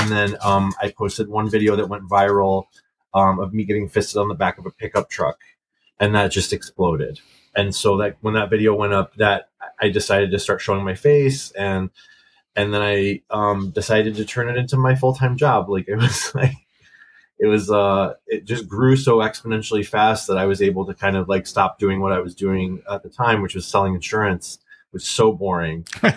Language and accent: English; Detroit, Michigan, United States; And I grew up in Detroit.